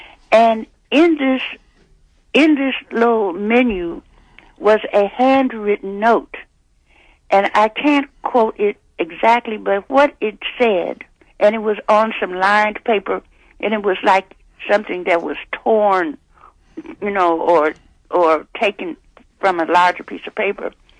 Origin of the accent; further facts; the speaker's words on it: Chicago, Illinois, United States; Now, just as an aside, we grew up in Chicago.